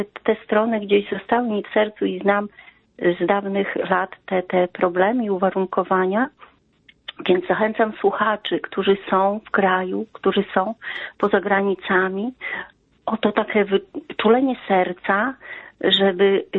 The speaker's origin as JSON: {"language": "Polish", "region": "Podlaskie Voivodeship", "country": "Poland", "said": "pochodzę z Podlasia i te strony, nie mieszkam obecnie tam, ale cały czas są w moim sercu."}